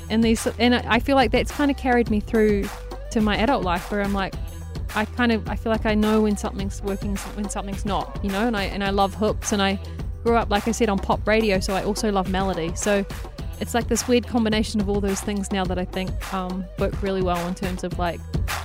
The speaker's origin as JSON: {"language": "English", "country": "New Zealand", "tie": "born or raised there", "said": "that's one thing I really noticed growing up in New Zealand"}